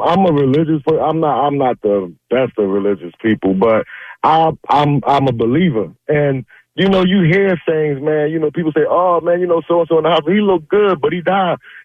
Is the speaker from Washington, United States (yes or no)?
no; Philadelphia, Pennsylvania, United States; But I'm from South Philly. I love basketball. I love football.